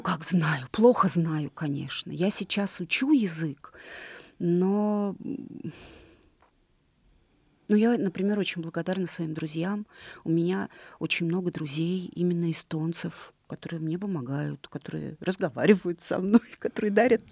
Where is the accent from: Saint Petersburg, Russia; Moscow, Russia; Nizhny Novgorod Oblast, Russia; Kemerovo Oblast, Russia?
Saint Petersburg, Russia; also born or lived in Narva, Estonia; я родилась в Ленинграде, я там все свое детство и всю свою юность до поступления в институт в Петербурге уже. Нет, еще в Ленинграде. Еще в Ленинграде. В 87-м году я прожила в Эстонии, в Нарве.